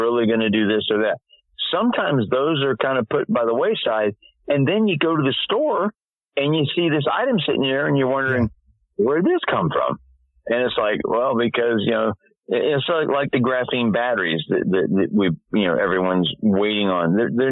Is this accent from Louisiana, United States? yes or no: no; Tallahassee, Florida, United States; I'm like, but he didn't know I'm from Tallahassee, so it was kind of funny.